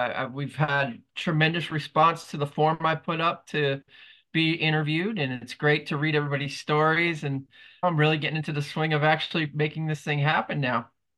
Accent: New Jersey, United States; moved away as an adult; I was born and raised in New Jersey. I am a New Jersey guy. I lived in New Jersey

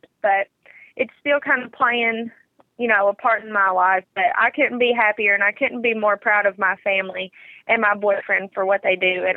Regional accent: Lexington, Kentucky, United States; from Lexington, Kentucky

